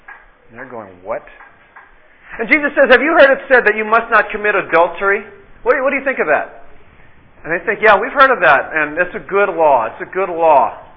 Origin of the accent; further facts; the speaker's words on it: California, United States; I didn't know that, officer. I'm sorry. I'm from California.